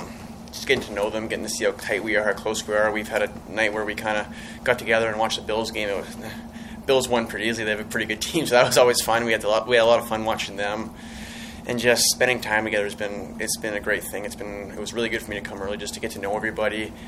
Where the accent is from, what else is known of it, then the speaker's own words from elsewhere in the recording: Edmonton, Alberta, Canada; So I was born in Edmonton, grew up there, and then it's pretty cold in Edmonton in the winters.